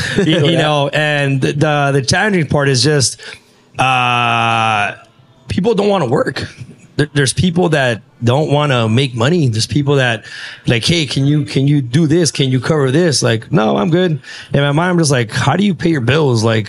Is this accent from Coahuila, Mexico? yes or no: yes; Torreón, Coahuila, Mexico; I actually want to start off in my hometown in Torreon, Coahuila. It's in Mexico.